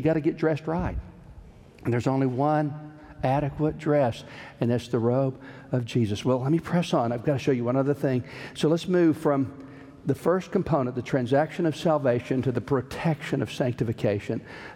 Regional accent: Alabama, United States; I'm from Alabama, I told him, and I just didn't realize you had to have a coat and tie.

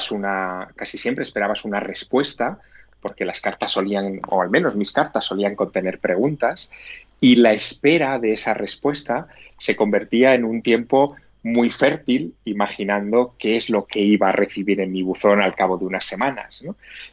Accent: Teruel, Aragon, Spain; born there; mi padre fue cartero en la ciudad donde yo nací, en Teruel.

